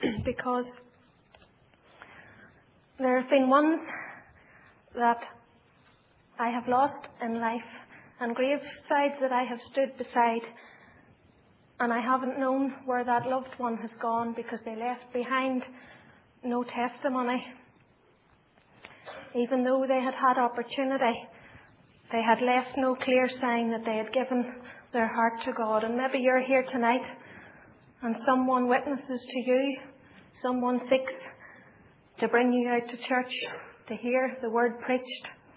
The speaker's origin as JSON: {"language": "English", "town": "Donaghmore", "region": "Northern Ireland", "country": "United Kingdom", "tie": "born there", "said": "was born in a wee place called Donaghmore."}